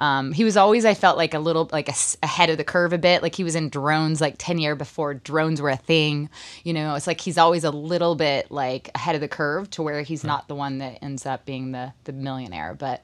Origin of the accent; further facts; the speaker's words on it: Tulsa, Oklahoma, United States; also born or lived in Veneta, Oklahoma; I was born in Veneta, Oklahoma, but grew up in Tulsa.